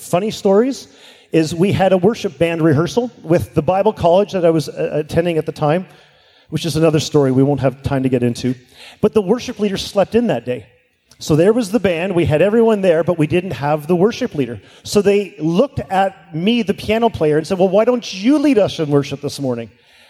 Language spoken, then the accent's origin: English; Hamilton, Ontario, Canada; I remember being 19 years old, growing up in Hamilton, went to a missions convention.